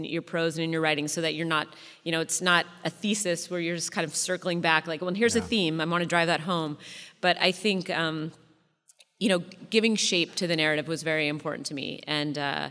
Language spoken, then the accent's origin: English; Washington, United States; I cannot leave the Northwest. I've tried many times. I grew up outside Seattle. I went to college in Washington.